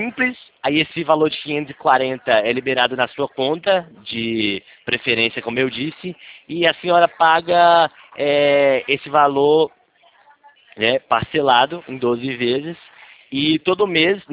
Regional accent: Limeira, São Paulo, Brazil; São Paulo, Limeira, São Paulo.

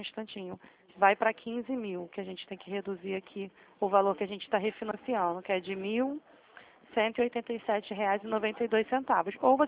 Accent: Santa Cruz, Brazil; Eu também sou de Santa Cruz.

